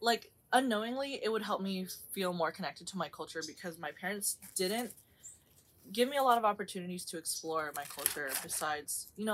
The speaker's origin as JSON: {"language": "English", "town": "Stockton", "region": "California", "country": "United States", "tie": "born or raised there", "said": "I grew up in Stockton. I moved here when I was about probably 3 or 4. And Stockton has a very rich, like, Filipino history"}